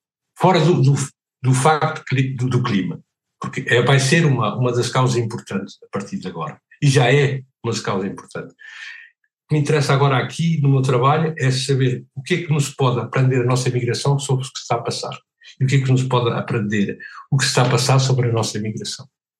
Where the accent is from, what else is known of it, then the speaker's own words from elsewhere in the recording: Oliveira de Frades, Viseu, Portugal; born there; Por exemplo, em Oliveira de Frades, onde eu nasci, as pessoas foram para a Venezuela, para o Brasil, para a França